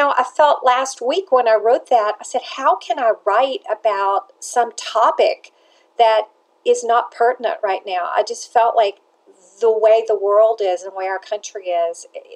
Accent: Nashville, Tennessee, United States; also born or lived in Paris; You know, I grew up baking cakes in Nashville with my mother and studied Genoise and the real buttercream in Paris. But I came back to a Nashville with three children

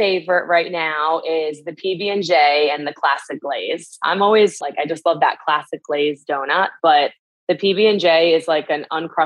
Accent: Northeast, United States; We're both from the Northeast.

